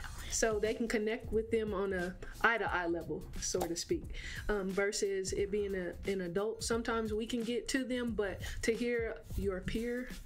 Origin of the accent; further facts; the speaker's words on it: Muskogee, Oklahoma, United States; So I am from Muskogee, Oklahoma, and I am a first-generation student